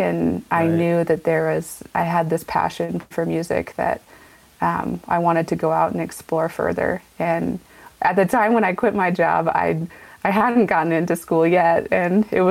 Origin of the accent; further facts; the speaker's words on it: Seattle, Washington, United States; In Seattle specifically, that I think I grew up in Washington, so I didn't really know anything that there was other life with sunshine.